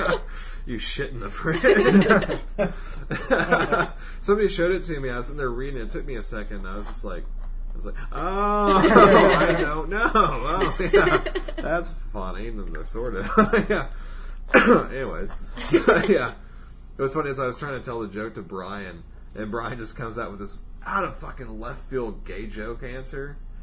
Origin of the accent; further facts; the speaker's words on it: United States; And then I got up and I did my laundry. Because I'm an American.